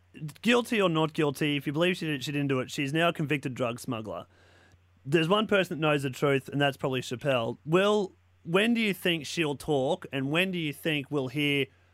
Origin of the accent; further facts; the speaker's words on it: Brisbane, Queensland, Australia; Born and bred in Brisbane.